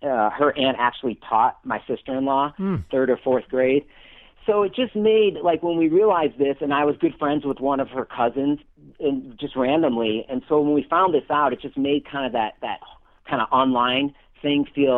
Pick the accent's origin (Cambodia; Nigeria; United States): United States; Michigan; I grew up in Michigan, as we've been talking, and Megan's grandparents and Megan's mom and some of her aunt and uncle lived in the same town that I grew up in.